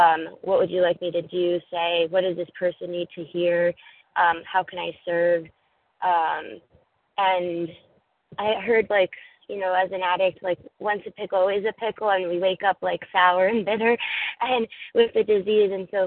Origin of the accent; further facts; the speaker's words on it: Pennsylvania, United States; I am from Pennsylvania, but I'm in California.